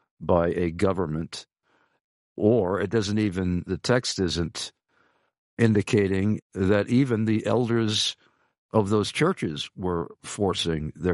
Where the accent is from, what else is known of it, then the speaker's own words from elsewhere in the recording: Long Island, New York, United States; I am a native New Yorker, although I never lived in the five boroughs of New York City. I was from Long Island.